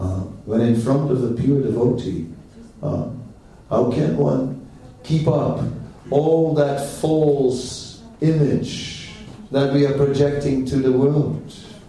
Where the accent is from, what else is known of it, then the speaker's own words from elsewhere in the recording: Amsterdam, North Holland, Netherlands; English is a second language; Of course, in Amsterdam, right, which is sort of my hometown, I wasn't there in the temple when Prabhupada came.